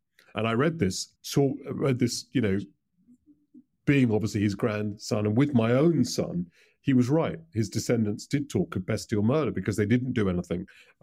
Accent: Hendon, London, United Kingdom; Even though you kind of come to grow up and think of yourself as being British and living in the suburbs in Hendon

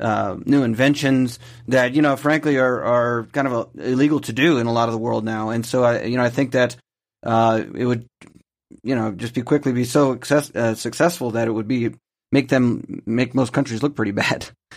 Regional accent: United States; I mean, we're both from the United States, and I like the United States

